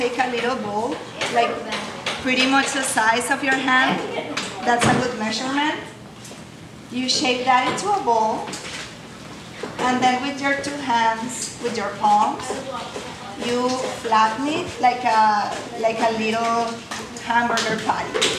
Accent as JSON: {"language": "English", "country": "Venezuela", "second_language": "English", "said": "So I'm originally from Venezuela."}